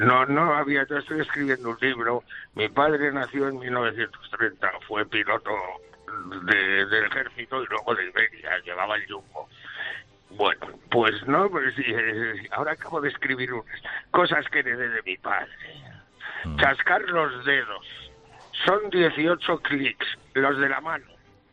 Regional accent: Manacor, Balearic Islands, Spain; porque yo soy mallorquín, yo nací en Manacor, ¿cierto?

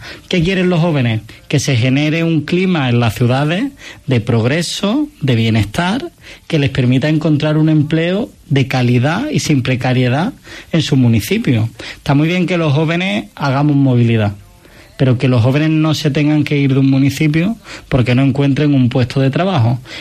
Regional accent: Málaga, Andalusia, Spain; Yo soy de Málaga.

